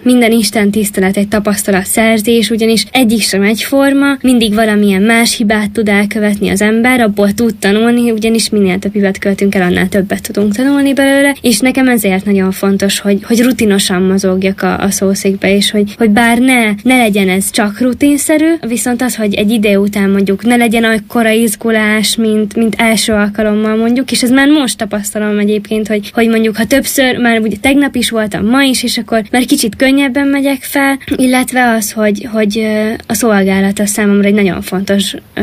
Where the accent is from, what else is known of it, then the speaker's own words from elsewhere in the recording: Orosziiv, Zakarpattia Oblast, Ukraine; Orosziban születtem, és ott nőttem fel, aztán a nagyberegi református liceumban tanultam